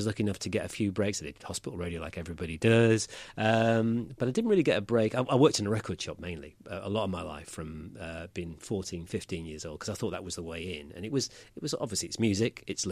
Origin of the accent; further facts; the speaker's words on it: Fleetwood, North West England, United Kingdom; I come from Fleetwood in Lancashire. So we're just off the coast. So the Irish Sea is there.